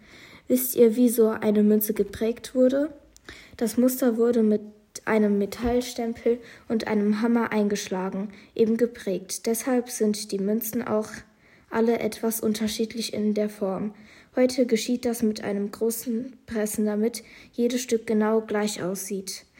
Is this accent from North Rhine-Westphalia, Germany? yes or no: no; Simmern, Rhineland-Palatinate, Germany; bin 11 Jahre alt. Ich komme aus Simmern.